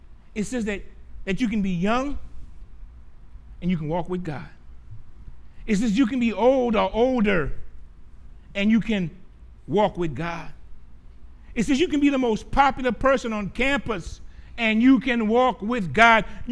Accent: Gramercy, Louisiana, United States; You know, I grew up in Gramercy.

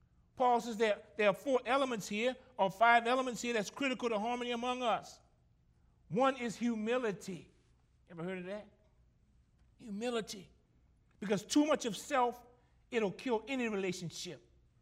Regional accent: Gramercy, Louisiana, United States; y'all knew I grew up in Gramercy.

